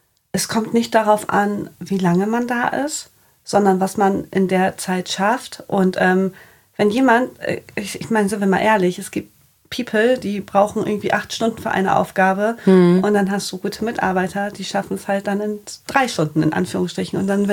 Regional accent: Bremen, Germany; born there; also born or lived in Cologne; Ich bin gebürtige Bremerin, habe in Köln, im schönen Köln, 4 Jahre gelebt

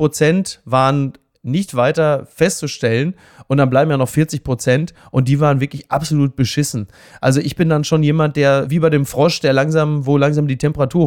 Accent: Henrichenburg, North Rhine-Westphalia, Germany; bei mir in meiner Hausbank in Henrichenburg, wo ich herkomme, auf meinem Dorf

